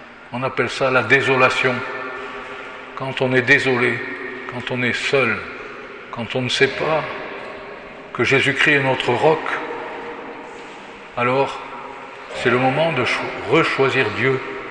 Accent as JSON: {"language": "French", "region": "Occitanie", "country": "France", "tie": "born or raised there", "said": "Je suis originaire du Gers. J'ai grandi près d'Auch."}